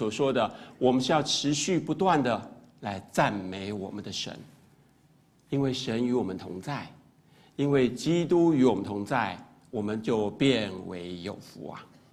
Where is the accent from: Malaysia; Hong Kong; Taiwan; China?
Taiwan; 我是第一次作为一个台湾人第一次爬上去